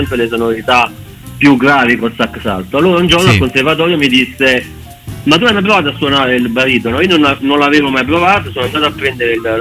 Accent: Caserta, Campania, Italy; now in Viterbo, Italy; siamo tutti di Caserta, se io vivo a Viterbo da qualche anno, però sono tutti di Caserta

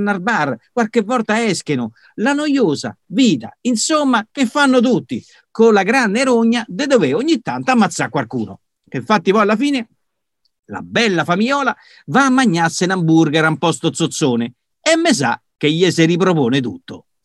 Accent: Rome, Lazio, Italy; lo scrive romano perché sono romano, mi piace parlare così, certo.

